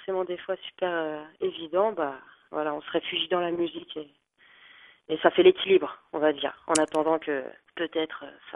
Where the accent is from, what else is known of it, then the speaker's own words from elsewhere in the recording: Normandy, France; Alors, je suis originaire de Normandie, près du Havre. Et voilà, et ça fait quelques années maintenant, j'ai migré en région parisienne, en 93.